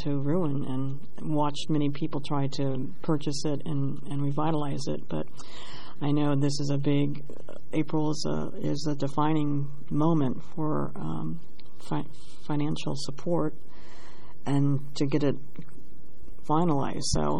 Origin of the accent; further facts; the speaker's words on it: Dayton, Ohio, United States; Well, I grew up in Dayton View, as I said, and originally, after the 1913 flood, a lot of the Jewish folks settled in that area.